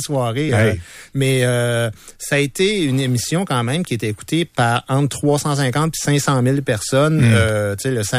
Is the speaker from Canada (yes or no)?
yes; Montreal, Quebec, Canada; born there; moi, je suis un gars né à Montréal, dans le béton, passé toute ma vie dans les HLM quand j'étais petit gars